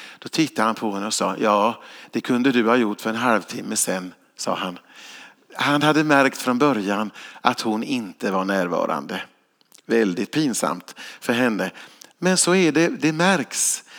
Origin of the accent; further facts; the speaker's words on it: Kalmar County, Sweden; jag är från Öland och var där på sjukhuset i Borgholm.